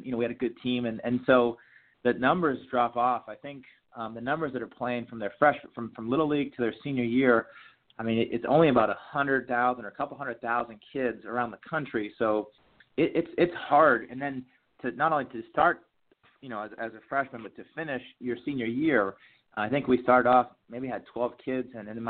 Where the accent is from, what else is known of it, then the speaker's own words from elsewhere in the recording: Maine, United States; growing up in Maine, you know, the season's so short, and you know, I had a little tee in my basement.